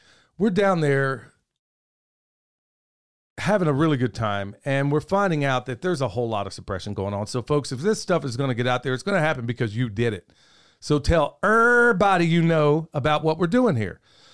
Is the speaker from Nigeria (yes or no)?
no; Oklahoma, United States; where I grew up in Oklahoma, you know, the white people thought you were black and the black people didn't think you were black enough if you spoke well.